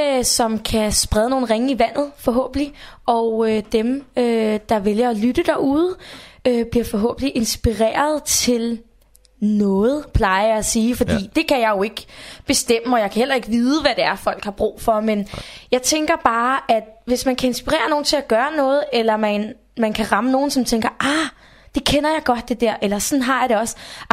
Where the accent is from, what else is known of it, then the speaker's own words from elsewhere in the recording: Region of Southern Denmark, Denmark; accent: Funen dialect; Jeg har fået at vide, at jeg skal smide den der fynske dialekt, og min dialekt, den er sådan lidt, ja.